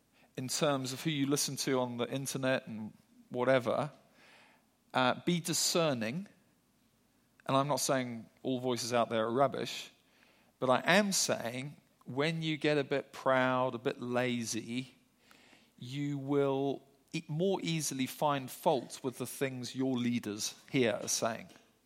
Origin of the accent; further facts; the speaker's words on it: Zimbabwe; So I grew up in Zimbabwe just at the time when Zim were brilliant at cricket.